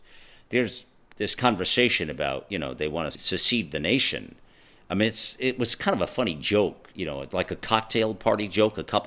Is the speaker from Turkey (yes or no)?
no; California, United States; I apologize to you as a Californian, but as an American, you're right.